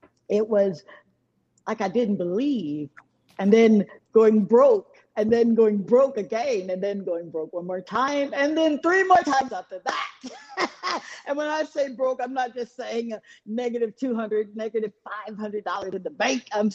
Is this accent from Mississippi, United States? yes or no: yes; Mississippi, United States; Well, I'm from Mississippi.